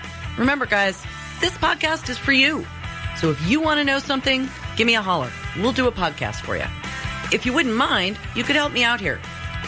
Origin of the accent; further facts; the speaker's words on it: Grants Pass, Oregon, United States; here in Grants Pass, Oregon, my hometown, with my local dog show.